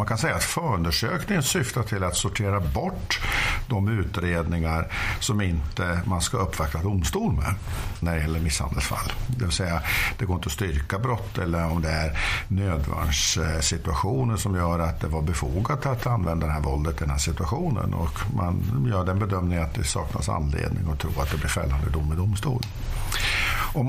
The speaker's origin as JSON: {"language": "Swedish", "town": "Gävle", "region": "Gävleborg County", "country": "Sweden", "tie": "born there", "said": "Ja, jag är född i Gävle."}